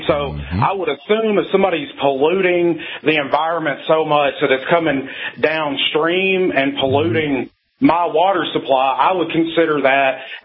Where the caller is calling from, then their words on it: Tennessee, United States; from Tennessee.